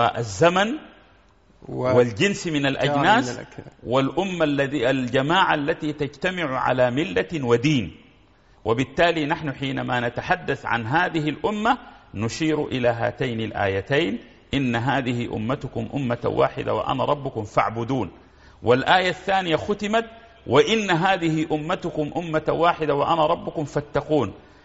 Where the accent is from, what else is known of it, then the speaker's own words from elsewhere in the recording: Sudan; أنا سوداني وأنا إفريقي وأنا عربي وأنا مسلم وأنا أنتمي إلى الأسرة الإنسانية